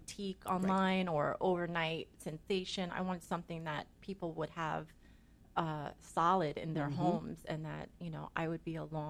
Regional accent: New York, United States; also born or lived in Miami, United States; I am a New York epitome of a New York city woman. Mm-hmm. I was born in Miami. However, I was raised up north.

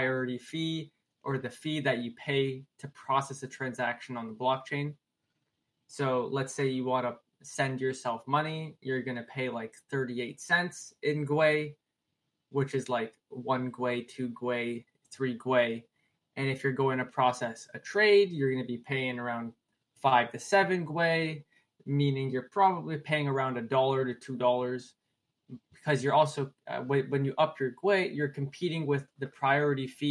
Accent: Canada; I'm Canadian.

